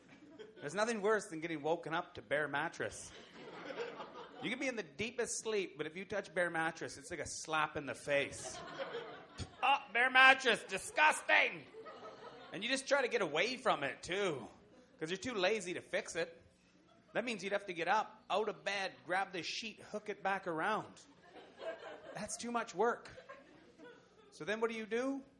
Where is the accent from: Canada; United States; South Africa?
Canada; Saskatchewan; I'm from Saskatchewan. I can't believe I'm not bigger. And people get on you when you're from Saskatchewan.